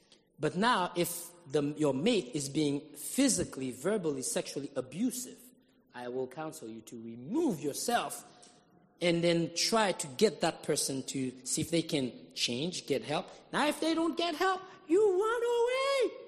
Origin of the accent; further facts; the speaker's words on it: Haiti; She grew up in Haiti. I grew up in Haiti. We met there.